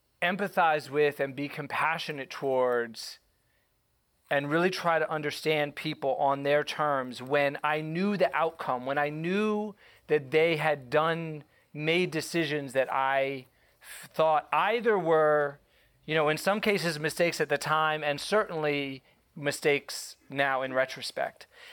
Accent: Atlanta, Georgia, United States; My motivation for writing about it was my own experience growing up in Atlanta, Georgia, going to an almost all Black high school, living in a majority Black neighborhood.

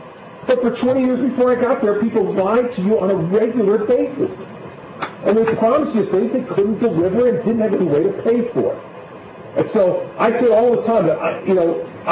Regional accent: New Jersey, United States; We are all from New Jersey. And that means one simple thing. You give it, you get it back.

